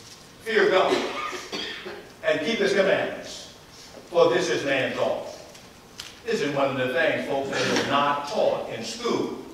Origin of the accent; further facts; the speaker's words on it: New Orleans, Louisiana, United States; I can remember growing up in New Orleans, Louisiana, number two of nine children.